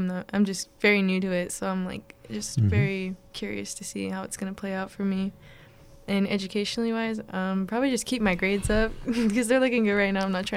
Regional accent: Manteca, California, United States; so it's like a small town located in the valley. I'm from Manteca.

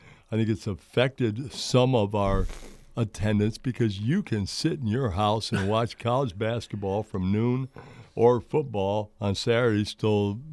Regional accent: Adrian, United States; because both John and I grew up here in Adrian.

